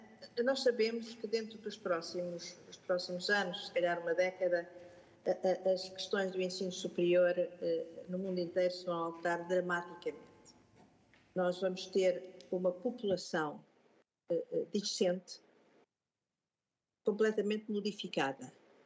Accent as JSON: {"language": "Portuguese", "town": "Aveiro", "region": "Centro", "country": "Portugal", "said": "eu venho de Aveiro e portanto, não, entendo isso"}